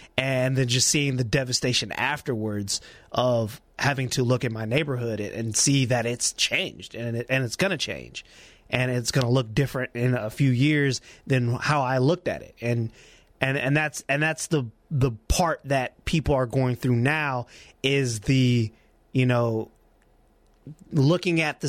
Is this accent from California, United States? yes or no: yes; California, United States; Like, I'm a kid from California. Like, I never had to go through that.